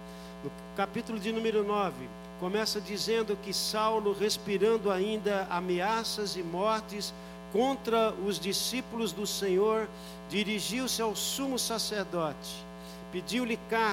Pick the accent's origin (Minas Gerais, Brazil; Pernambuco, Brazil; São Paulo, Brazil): São Paulo, Brazil; born there; meu pai paraibano, mamãe pernambucana, né, eu nasci em São Paulo em 1960, portanto estou com 61 anos de idade, e fui criado dentro da cultura nordestina.